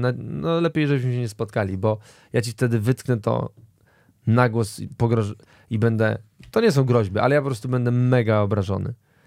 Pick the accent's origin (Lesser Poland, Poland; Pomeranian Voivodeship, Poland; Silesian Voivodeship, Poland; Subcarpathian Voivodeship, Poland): Silesian Voivodeship, Poland; My są Ślązacy.